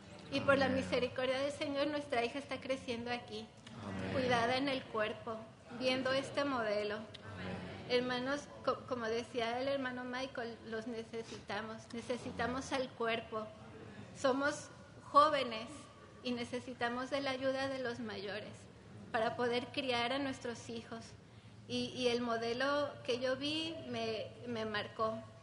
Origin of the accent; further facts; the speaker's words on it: Mexico; Yo soy de México.